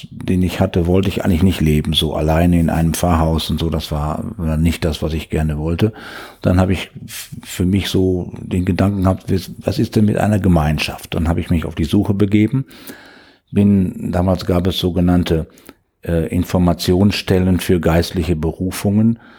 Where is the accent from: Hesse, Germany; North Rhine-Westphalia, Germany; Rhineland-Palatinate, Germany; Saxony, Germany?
North Rhine-Westphalia, Germany; Münster; in Münster, meiner Heimatstadt